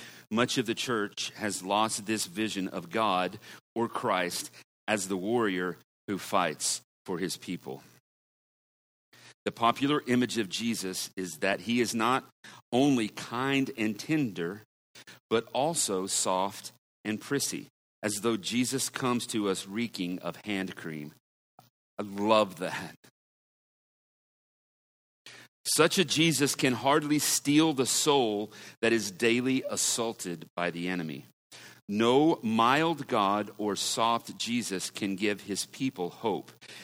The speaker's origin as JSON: {"language": "English", "region": "Oklahoma", "country": "United States", "said": "Now, we're from Oklahoma."}